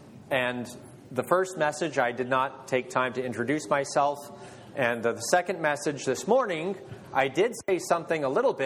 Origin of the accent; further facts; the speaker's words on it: Maryland, United States; I was born in Maryland. I live in Maryland today. I've spent most of my life in Maryland, except for a brief period